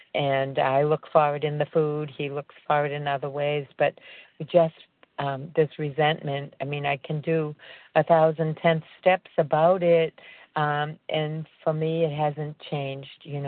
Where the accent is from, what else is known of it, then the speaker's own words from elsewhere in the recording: Massachusetts, United States; I'm from Massachusetts also.